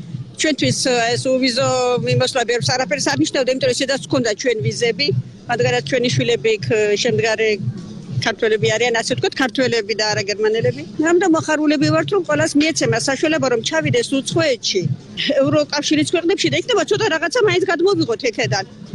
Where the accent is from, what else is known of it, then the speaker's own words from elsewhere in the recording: Georgia; ჩვენ პირადად კოლხეთის დაბლობიდან ვართ და ისედაც ევროპაში ვიყავით ჩვენ